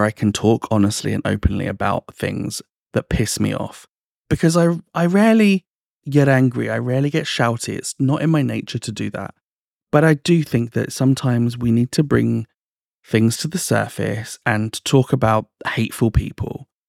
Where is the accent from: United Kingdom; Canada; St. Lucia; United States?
United Kingdom; Cambridge, East of England; born there; I was born in 1984 in Cambridge.